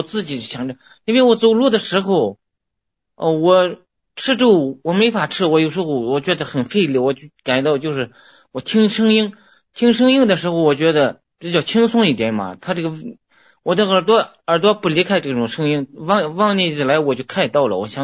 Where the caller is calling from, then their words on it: Zhangye, Gansu, China; 我是甘肃的，甘肃张掖的。